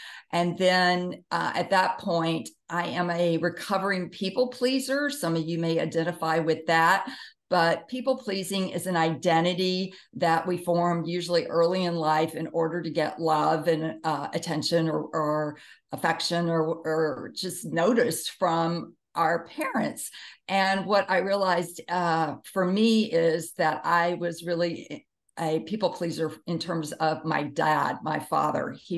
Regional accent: Jackson, Mississippi, United States; Jackson, Mississippi. So I'm a Southern girl. I grew up in the South, the Bible Belt, really religious area, and also very conservative.

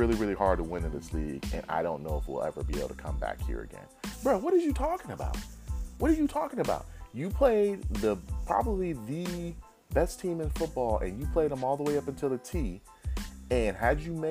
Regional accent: California, United States; I say this because I'm from the Bay Area.

